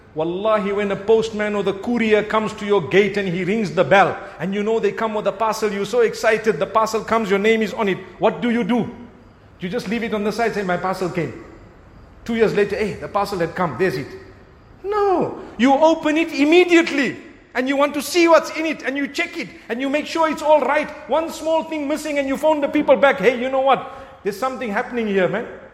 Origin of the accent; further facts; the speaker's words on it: Zimbabwe; now in South Africa; I come from Zimbabwe, where we have almost 18-hour cuts almost every day.